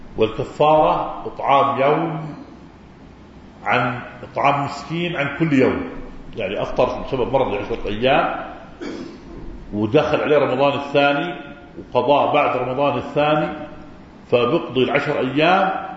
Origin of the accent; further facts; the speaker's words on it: Palestine; now in Jordan; وأخواننا اللي فلسطينيين وأنا منهم، انتقلوا من فلسطين الأردن مسافرين